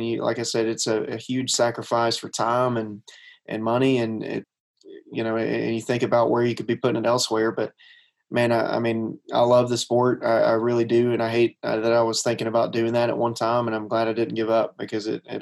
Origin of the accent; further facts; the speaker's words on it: Munford, Alabama, United States; He started out in his 20s, and we grew up there in the Munford area. So really, really close, about 10 minutes away from the Super Speedway at Talladega.